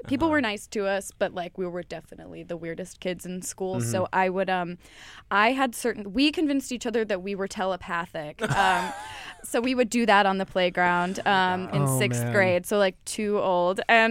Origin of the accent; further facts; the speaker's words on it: Cincinnati, Ohio, United States; born there; Cincinnati, Ohio.